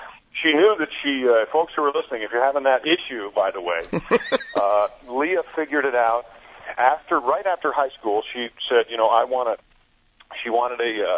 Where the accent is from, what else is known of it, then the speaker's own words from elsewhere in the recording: New York, United States; I grew up in New York State, so I remember the big snowstorm of 69